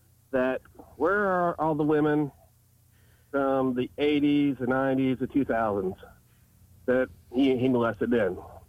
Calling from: Bland, Virginia, United States; from Bland.

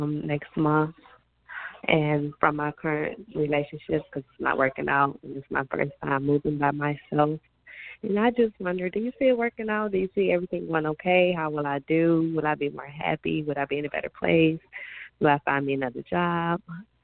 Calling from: Detroit, Michigan, United States; I'm calling from Detroit, Michigan.

